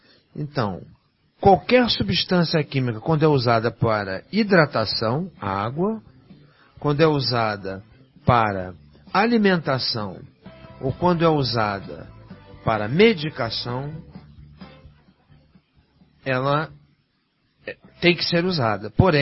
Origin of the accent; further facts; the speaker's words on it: Vacaria, Rio Grande do Sul, Brazil; born there; Quer dizer, para quem não sabe, eu nasci em Vacaria.